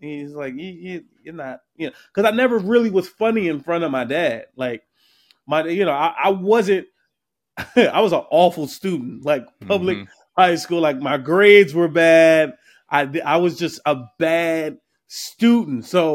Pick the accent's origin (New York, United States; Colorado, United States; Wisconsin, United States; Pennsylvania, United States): Pennsylvania, United States; Philadelphia; Man, Philly is a funny city. Like Philly is, you can definitely, I grew up in Philly